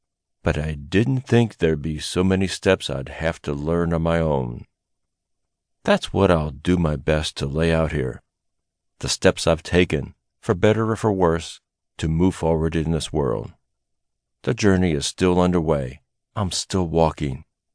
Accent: Yakima, Washington, United States; I was born in 1970 in Yakima, Washington, a town a couple of hours southeast of Seattle.

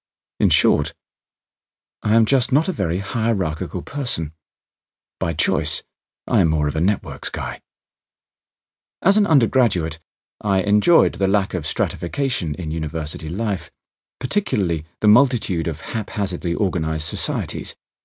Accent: United Kingdom; But, as a British citizen, I could not even vote in that election.

